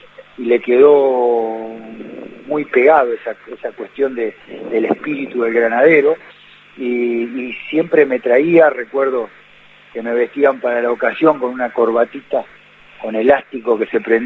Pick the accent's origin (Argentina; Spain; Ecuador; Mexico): Argentina; Lima, Buenos Aires Province; Lima es partido de Zárate